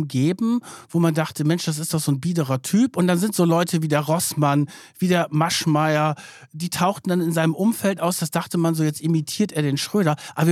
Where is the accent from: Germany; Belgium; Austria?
Germany; Lower Saxony; Ja, ich komme ja aus Niedersachsen. Ich weiß das natürlich. Das ist in der Nähe von Hannover.